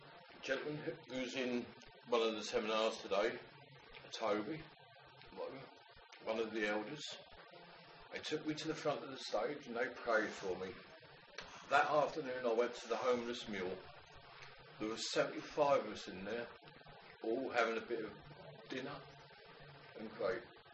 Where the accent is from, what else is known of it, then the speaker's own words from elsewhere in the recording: Norwich, East of England, United Kingdom; I'm from Norwich, East Anglia.